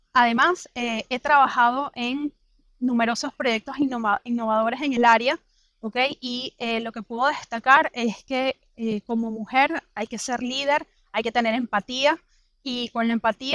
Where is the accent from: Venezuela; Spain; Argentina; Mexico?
Venezuela; moved away as an adult; now in Chile; Yo vengo de Venezuela, vivo en Chile desde hace 9 años. En Venezuela trabajaba como gerente de ventas.